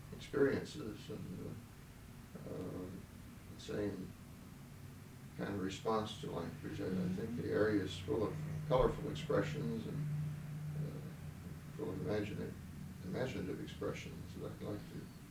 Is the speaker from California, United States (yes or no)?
no; Ohio, United States; also born or lived in New York / Illinois; now in Atlanta, United States; I grew up in Ohio and went to school in New York and taught there for a while and taught in Chicago.